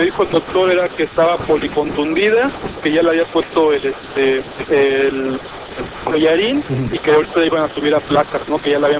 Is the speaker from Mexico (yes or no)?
yes; Morelos, Mexico; pues nosotros somos de Morelos.